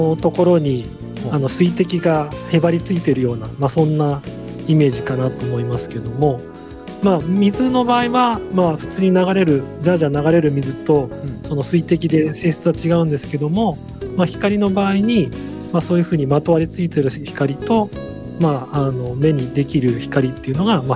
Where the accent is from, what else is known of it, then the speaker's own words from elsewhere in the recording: Nagaoka, Niigata, Japan; also born or lived in Nara; 生まれは奈良県なんですけど、ちっちゃいと幼稚園まで奈良にいて、その後長岡の義歌台ができるっていうので、長岡に引っ越して高校まで長岡にいました。でその後は大学は東京の方だったので。